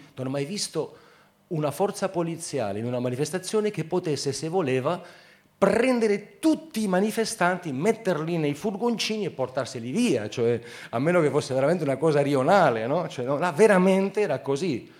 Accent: Spain; Italian is a second language; now in Paris, France; io abito a Parigi, quindi grazie. Eppure sono spagnolo, però.

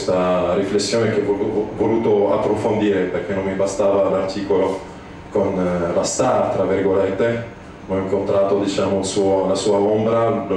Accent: Casablanca, Casablanca-Settat, Morocco; now in Europe; Io vengo cresciuto a Casablanca, in Marocco

